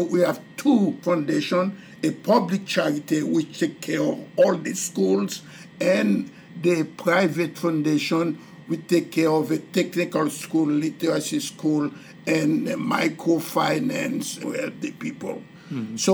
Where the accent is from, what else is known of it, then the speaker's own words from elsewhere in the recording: Gonaïves, Artibonite, Haiti; I am from the Diocese of Gonaïves